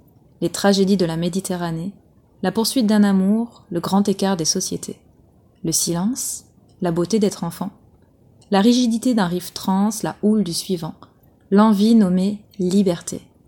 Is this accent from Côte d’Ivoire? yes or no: no; Perpignan, Occitanie, France; on vient de Perpignan City.